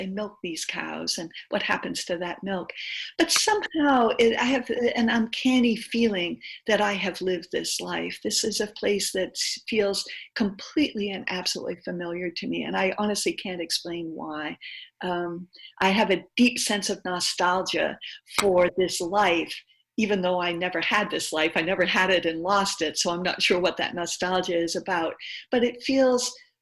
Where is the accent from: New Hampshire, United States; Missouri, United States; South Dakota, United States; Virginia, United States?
New Hampshire, United States; now in Maine, United States; I grew up in New Hampshire and have spent my entire adult life in Maine, where my family is from.